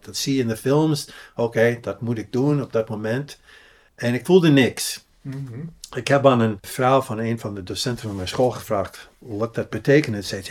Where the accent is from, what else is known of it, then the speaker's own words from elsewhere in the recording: Pasadena, California, United States; En fietste overal in Pasadena, eigenlijk is waar ik geboren ben. Dat is in buitenwijk van Los Angeles.